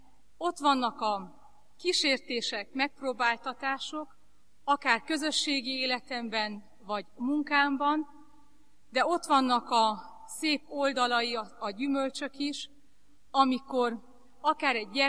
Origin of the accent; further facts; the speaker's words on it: Hidegség, Harghita, Romania; Gyimes Középlokon Hidegségen születtem, és ott is nevelkedtem, a szüleim vallásosan neveltek